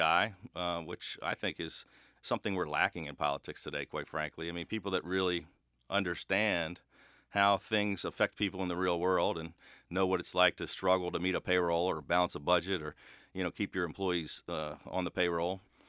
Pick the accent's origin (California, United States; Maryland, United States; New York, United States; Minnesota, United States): Maryland, United States; Landover; I grew up in Landover, inside the Beltway in Prince George's County.